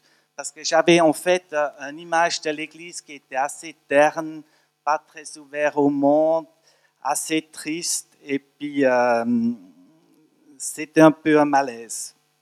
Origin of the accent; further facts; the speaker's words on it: Switzerland; French is a second language; now in Chavannes-des-Bois, Switzerland; Je suis suisse-allemand. Alors, je vous promets, je ne le fais pas en suisse-allemand.